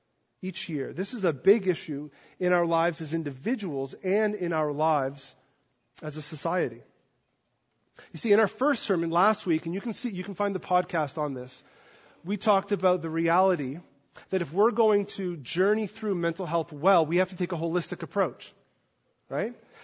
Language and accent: English; Canada; So I grew up really on the Bay of Fundy. So from where my house was, where we lived, I could see the Bay of Fundy, the salt water